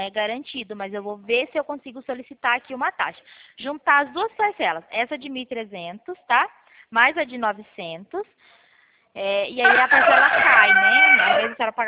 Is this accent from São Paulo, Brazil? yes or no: yes; Pirassununga, São Paulo, Brazil; Eu sou de Pirassununga